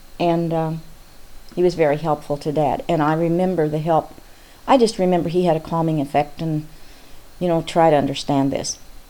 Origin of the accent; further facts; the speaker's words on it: Alamosa, Colorado, United States; I grew up in Alamosa, went through the rest of the grade school, junior high and high school, and then I came back to Kansas.